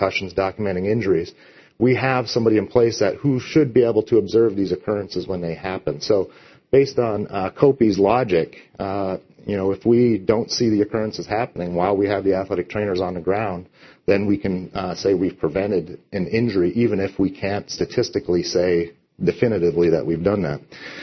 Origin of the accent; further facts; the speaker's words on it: Michigan, United States; but I'm a Midwest guy. I grew up in Michigan, went to school at Michigan State